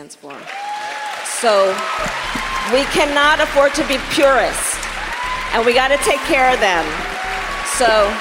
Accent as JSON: {"language": "English", "town": "San Francisco", "region": "California", "country": "United States", "tie": "born or raised there", "said": "you know, my hometown San Francisco folks"}